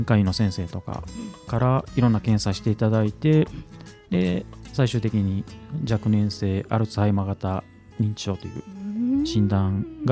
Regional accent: Kyoto, Japan; 私ずっと京都出身で京都に住んでまして、はい、二十数年間魚屋の仕事をしてたんですけども。

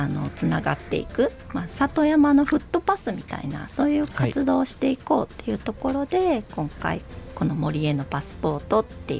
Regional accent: Kobe, Hyogo, Japan; はい、神戸出身なんですけど、はい、まあ、神戸は六甲山とか身近にあるんですけど

